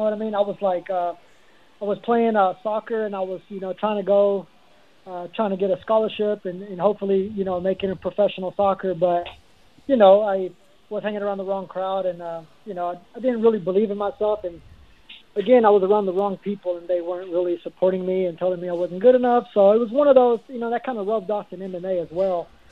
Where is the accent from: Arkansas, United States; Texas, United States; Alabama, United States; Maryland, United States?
Texas, United States; Greenville; I'm from Texas. I mean, it's kind of like, you know, the town that I'm from. I'm from Greenville, Texas. It's a little hole in the wall. You blink and you miss it.